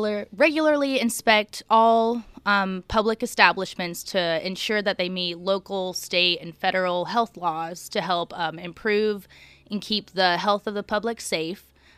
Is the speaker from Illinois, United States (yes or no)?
yes; Lawrenceville, Illinois, United States; I am originally from Lawrenceville, Illinois.